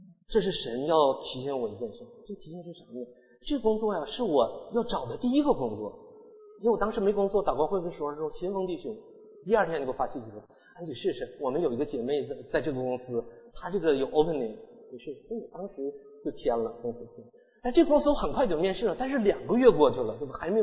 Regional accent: China; 因为我们中国人也都有积蓄

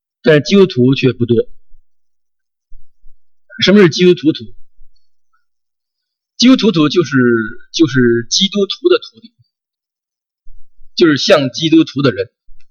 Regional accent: China; 我们中国人喜欢足球

